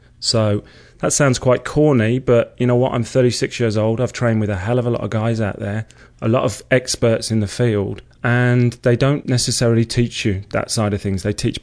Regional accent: Solihull, West Midlands, United Kingdom; Okay, I'm from a town called Solihull in the West Midlands in England.

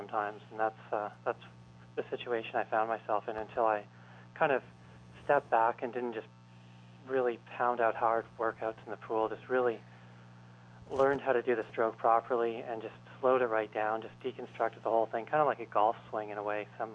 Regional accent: Canada; And as you know, growing up in Canada, most people start skating at around 5 or so

